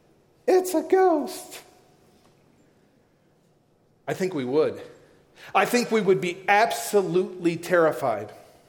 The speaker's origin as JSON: {"language": "English", "region": "the South", "country": "United States", "said": "I'm from the South."}